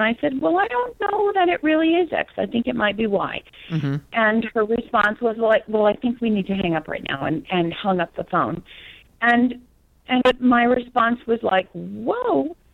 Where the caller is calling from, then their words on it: Colorado Springs, Colorado, United States; I'm calling from Colorado Springs.